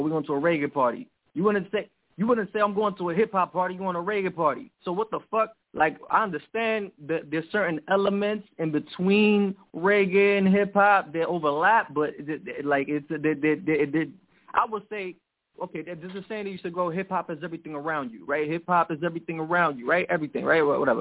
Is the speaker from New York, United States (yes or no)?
yes; Bronx, New York, United States; from the Bronx.